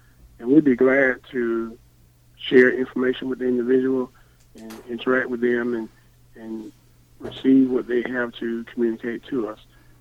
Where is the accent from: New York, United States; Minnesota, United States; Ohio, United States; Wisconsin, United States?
Ohio, United States; Columbus; I'm from Columbus, and I want to see our city continue to thrive